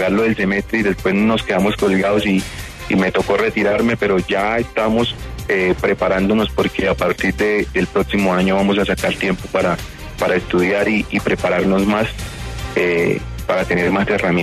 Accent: Bucaramanga, Santander, Colombia; soy santandereano, nací en el último barrio de Bucaramanga, uno de los más humildes

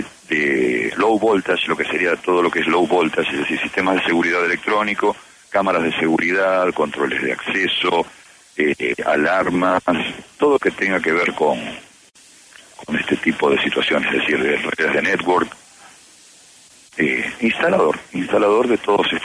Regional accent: Buenos Aires, Argentina; Yo nací en Buenos Aires, en Argentina. Crecí en, digamos, mi niñez, mi infancia fue en Argentina.

